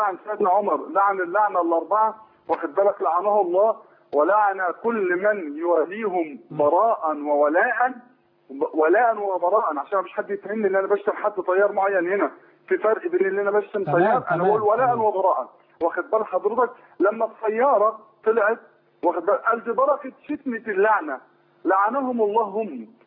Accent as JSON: {"language": "Arabic", "country": "Egypt", "said": "احنا كمصريين"}